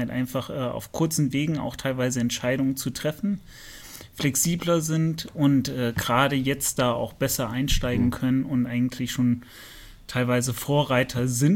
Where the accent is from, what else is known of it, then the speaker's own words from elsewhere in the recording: United States; also born or lived in Fulda, Germany; Bin als Kind sozusagen dann nach USA gegangen mit meinen Eltern und bin dort mehr oder weniger aufgewachsen, zur Schule gegangen und bin dann in 2000 wieder nach Fulda gekommen.